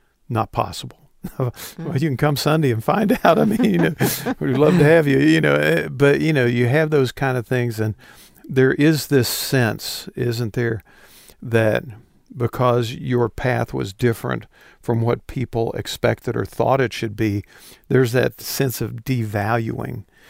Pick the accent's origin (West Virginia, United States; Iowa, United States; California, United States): West Virginia, United States; For me, I was born in Virginia, grew up in West Virginia from the second grade through high school in West Virginia.